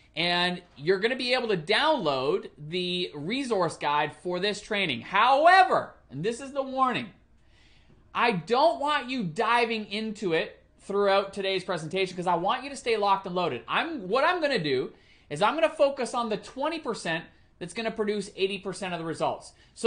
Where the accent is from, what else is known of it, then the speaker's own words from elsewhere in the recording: Gravesend, South East England, United Kingdom; born there; I was born in England, in Gravesend, Kent.